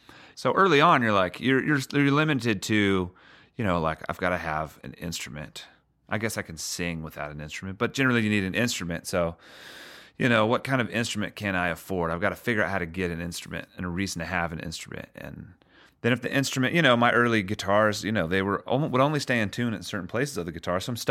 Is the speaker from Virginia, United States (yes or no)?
no; Charlotte, North Carolina, United States; I'm an artist from Charlotte, North Carolina, and I write songs